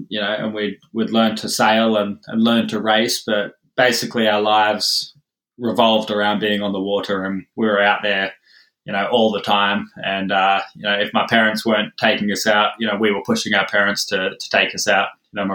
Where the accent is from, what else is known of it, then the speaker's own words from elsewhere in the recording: Lake Macquarie, New South Wales, Australia; Yeah, I was. I grew up in Lake Macquarie. I was born there.